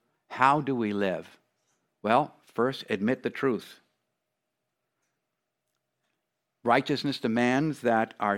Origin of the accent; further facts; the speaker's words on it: England, United Kingdom; now in United States; when I came from England to the United States